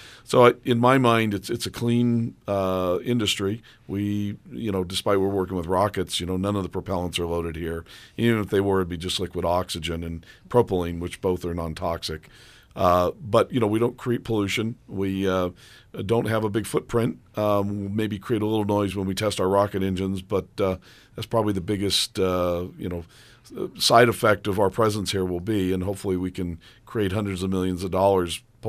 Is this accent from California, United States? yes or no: yes; Yucaipa, California, United States; A little town called Yucaipa, California.